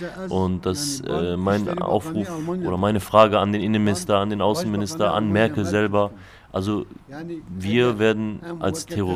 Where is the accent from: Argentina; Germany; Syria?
Syria; northern Syria; Also ich bin selber aus Rojava, aus Nordsyrien und wir hatten immer Europa als eine Hochburg der Demokratie gesehen